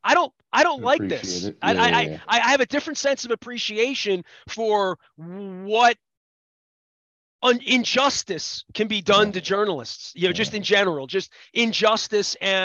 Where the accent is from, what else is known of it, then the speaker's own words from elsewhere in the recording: United States; As an American, I like it more than I liked it 8 years ago